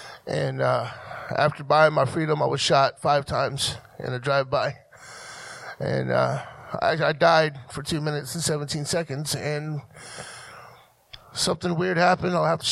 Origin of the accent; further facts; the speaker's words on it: Texas, United States; now in Ohio, United States; Originally, I'm from Texas. I've only been in Ohio just a few months.